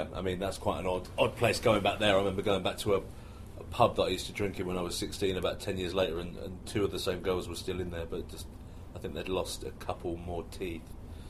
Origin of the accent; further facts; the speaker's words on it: Dagenham, London, United Kingdom; I'm from a place called Dagenham in East London.